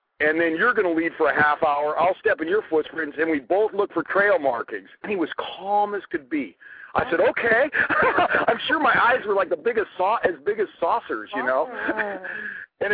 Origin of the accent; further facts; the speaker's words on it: California, United States; And I'm from California.